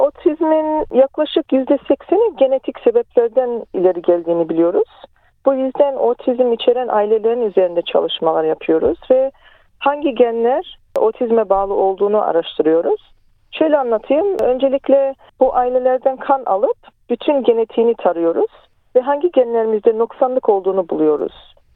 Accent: Melbourne, Victoria, Australia; Ben 80'li yıllarda Melbourne'da doğdum ve büyüdüm. Annem ve babam 70'li yıllarda Kuzey Kıbrıs'tan buraya göç ettiler.

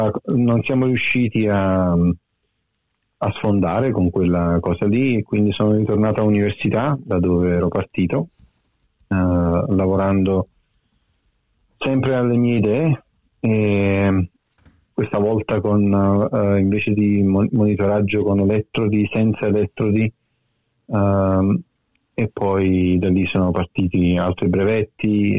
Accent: Naples, Campania, Italy; moved away; sono partito e niente, sono arrivato qui per cercare lavoro. Non era possibile trovare lavoro in quello che volevo fare io a Napoli.

